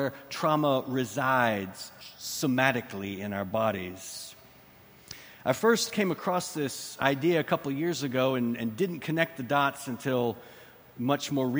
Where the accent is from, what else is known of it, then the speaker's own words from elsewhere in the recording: Texas, United States; and as a Texan, relearning that is a bit difficult